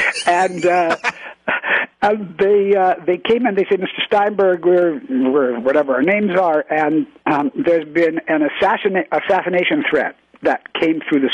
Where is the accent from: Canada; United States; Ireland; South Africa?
Canada; And I'm a Canadian.